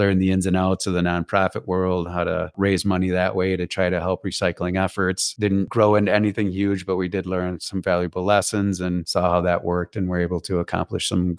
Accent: New Berlin, Wisconsin, United States; I grew up in New Berlin, Wisconsin. I went to Catholic Memorial High School in Waukesha.

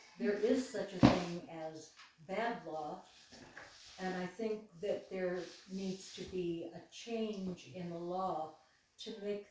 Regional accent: Mexican border, United States; I was born and raised on the Mexican border. I mean, like, just a few miles. I have known all my life illegal immigrants.

